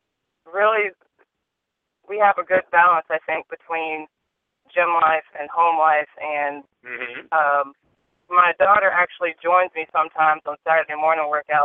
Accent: Columbus, Ohio, United States; Yes, I am from Columbus, Ohio, but it's also a national qualifier, so I wanted to do I wanted to do a show at home that was a national qualifier

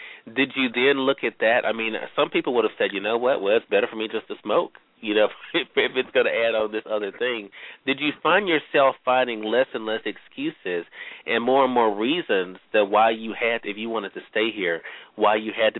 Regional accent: Mississippi, United States; Michael Bolden is joining us live from my home state of Mississippi

